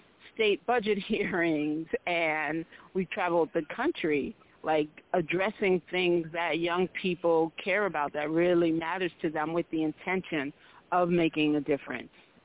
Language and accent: English; New York, United States; So I was a little girl growing up in Harlem, New York, during the, you know, early part of my life was the heroin epidemic and then the crack epidemic